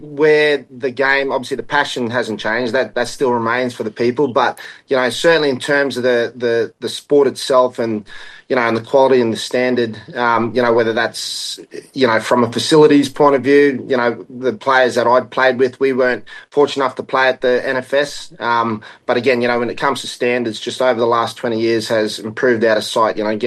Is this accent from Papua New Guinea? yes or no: yes; Lae, Morobe, Papua New Guinea; also born or lived in Charters Towers, Australia; So I was born up here in Alatau, not originally where I'm from, but as I said, I'm from Lae, and then obviously grew up most of my life in Lae